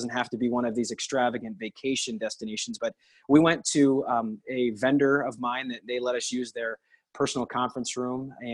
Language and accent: English; Denver, Colorado, United States; Chris is in my hometown in Denver, Colorado last week